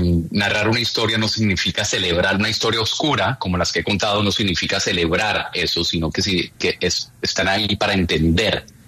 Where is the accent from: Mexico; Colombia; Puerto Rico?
Colombia; Cali, Valle del Cauca; also born or lived in Providence; now in New York, United States; No sé, el acento de pronto se me ha perdido un poquito, pero sigo siendo caleño pura cepa.